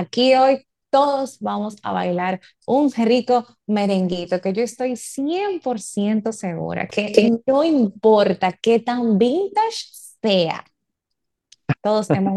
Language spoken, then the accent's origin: Spanish; Dominican Republic; Como buenos dominicanos, aquí vamos a bailar un merenguito